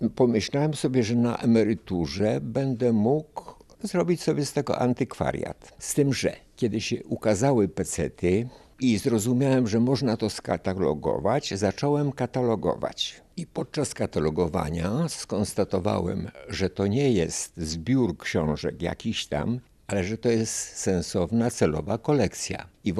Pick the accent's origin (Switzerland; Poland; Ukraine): Poland; Rymanów-Zdrój, Subcarpathian Voivodeship; now in Gdańsk, Poland; Urodziłem się na Podkarpaciu, tak, w okolicy Rymanowa Zdroju i tam pasałem krowy.